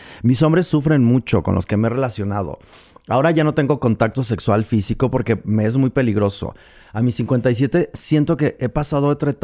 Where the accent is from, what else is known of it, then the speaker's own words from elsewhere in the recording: Mexico; Como en Medio Oriente, somos recalcitrantes mexicanos, en este caso aquí